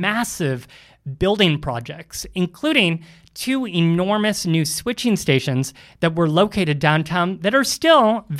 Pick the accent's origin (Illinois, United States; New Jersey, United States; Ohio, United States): Ohio, United States; in the late 70s and early 80s, growing up in Ohio, I was in a house with about 4 telephones, 1 phone number